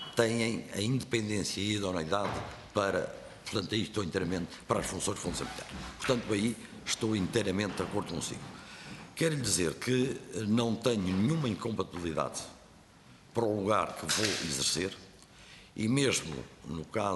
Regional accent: Portugal; me orgulho, como português, de neste momento estar nesta comissão de audição

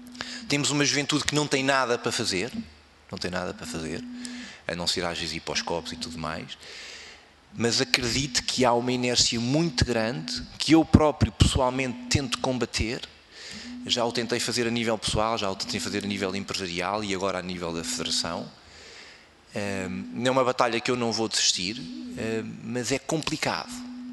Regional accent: Portugal; como português

